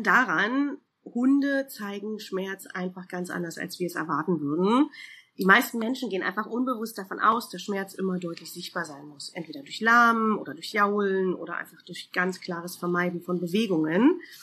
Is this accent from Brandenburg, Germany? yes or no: yes; Jüterbog, Brandenburg, Germany; ich bin Tierphysio und Tierheilpraktikerin für Hunde und Katzen. Ich komme aus Jüterbog